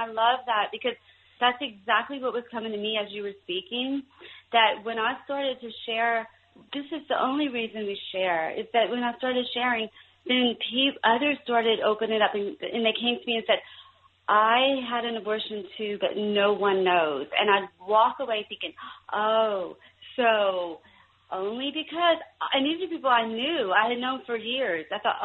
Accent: Louisiana, United States; I was living back in my home state of Louisiana

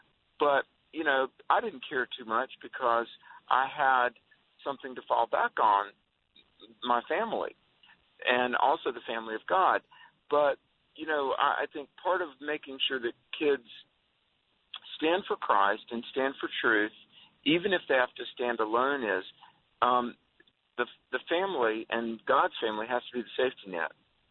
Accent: North Carolina, United States; So I'm driving from Richmond, Virginia, back to my home state of North Carolina to be with a college event.

